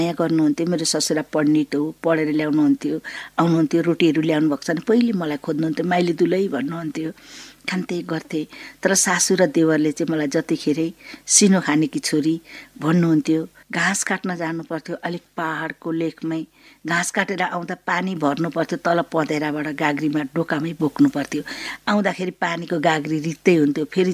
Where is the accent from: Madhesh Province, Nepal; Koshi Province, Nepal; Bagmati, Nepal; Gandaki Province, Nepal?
Koshi Province, Nepal; Rattamai; born there; र मेरो जन्म रत्तमाई नगरपालिकामा भएको हो, मोरङ।